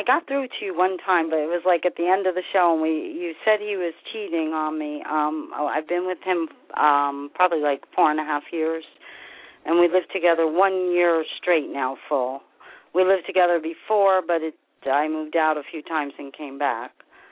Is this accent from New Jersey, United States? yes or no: yes; New Jersey, United States; Well, I'm originally from New Jersey.